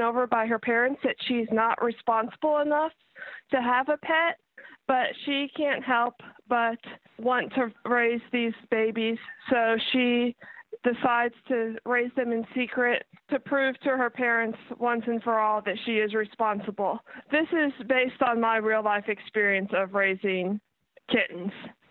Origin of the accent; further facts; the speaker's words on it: Plano, Texas, United States; I grew up in Plano, Texas, just north of Dallas